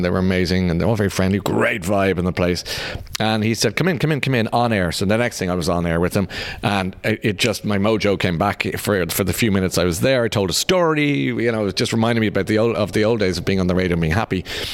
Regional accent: Ireland; And then after 2 years, I was getting homesick. I mean, homesick, 1 hour in the plane. But I am so Irish.

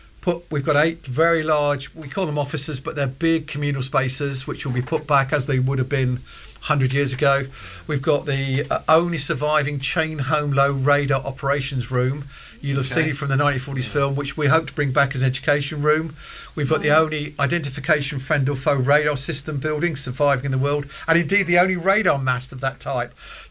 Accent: United Kingdom; we're British, we spin that as a victory.

